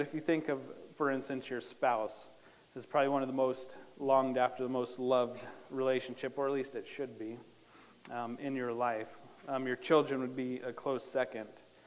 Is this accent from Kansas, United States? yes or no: no; Sundance, Wyoming, United States; now in Newton, United States; I grew up in Sundance, Wyoming, but my family was here in Newton, my extended family.